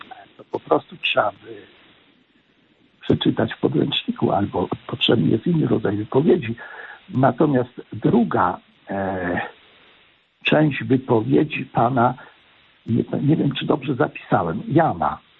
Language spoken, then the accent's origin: Polish; Silesian Voivodeship, Poland; moja ojcowizna, moja rodzinna wieś jest, dzisiaj mówią na Śląsku